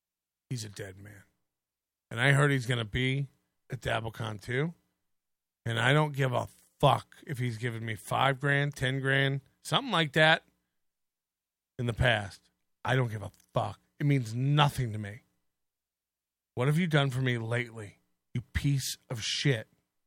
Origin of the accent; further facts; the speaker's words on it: Midwest, United States; So at Dela, I'm a Midwesterner, although your Nigerian theory made me smile.